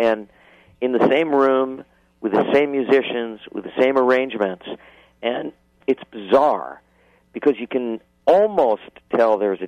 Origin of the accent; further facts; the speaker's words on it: Manhattan, New York, United States; also born or lived in New Jersey; I grew up in Manhattan and New Jersey, and when I was a kid, I used to go up and tour all over there with my mom and my dad doing summer stock.